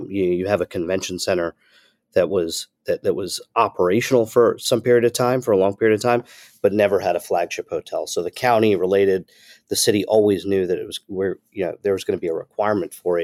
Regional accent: New York City, New York, United States; now in South Florida, United States; I'm a migrant from New York City. I think we're seeing quite a few of us come to this region, come to South Florida in general.

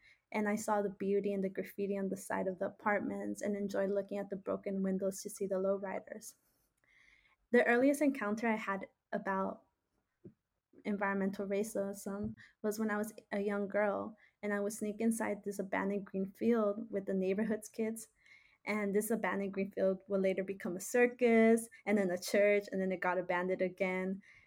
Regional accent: San Diego, California, United States; growing up in Logan Heights, which some of you may or may not know, is a low-income community in San Diego

